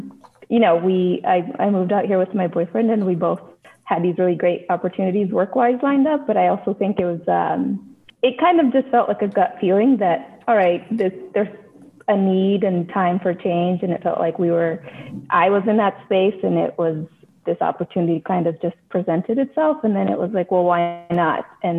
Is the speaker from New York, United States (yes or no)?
no; Bakersfield, California, United States; Yes. Well, Bakersfield, I don't know if everyone considers that SoCal, but central SoCal.